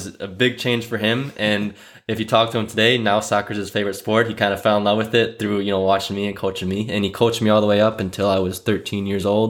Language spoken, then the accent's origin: English; Wisconsin, United States; I'm born and raised in Wisconsin. Wisconsin boy, cheesehead.